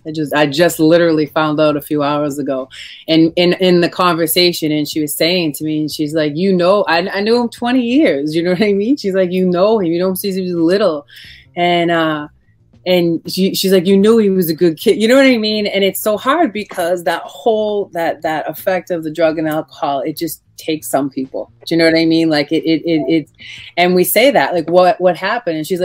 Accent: Boston, Massachusetts, United States; so my friends, like, you know, we grew up in Boston.

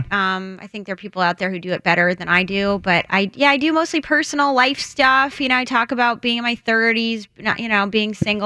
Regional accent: Boston, Massachusetts, United States; now in Los Angeles, United States; I'm from Boston, yeah.

